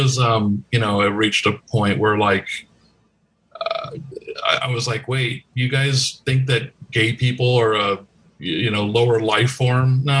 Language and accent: English; Tucson, Arizona, United States; also born or lived in Los Angeles; I'm born here in LA, but I grew up in Tucson, Arizona.